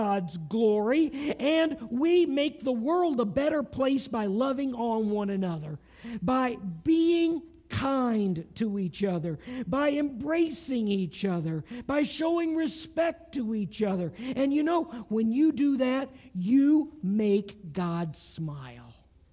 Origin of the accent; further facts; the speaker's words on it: the South, United States; It sounds funny because I'm from the South.